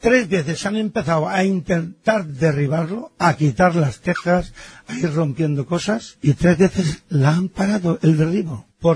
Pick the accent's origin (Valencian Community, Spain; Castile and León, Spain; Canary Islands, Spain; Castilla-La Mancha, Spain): Valencian Community, Spain; Valencia; born or raised there